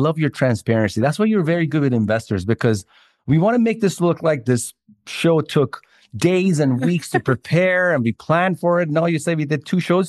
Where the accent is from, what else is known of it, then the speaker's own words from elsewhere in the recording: Iran; also born or lived in Canada; now in United States; My background, I come from Iran